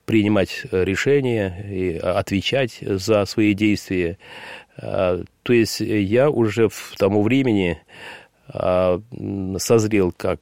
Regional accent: Ukraine; born there; Я вообще родился на Украине, вырос я в такой традиционной, относительно верующей семье

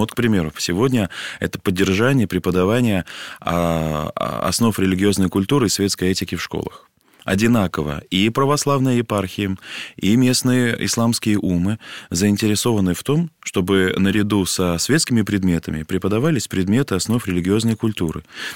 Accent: North Caucasus, Russia; позвольте мне говорить сегодня как кавказцу, человеку, который родился и вырос на Северном Кавказе.

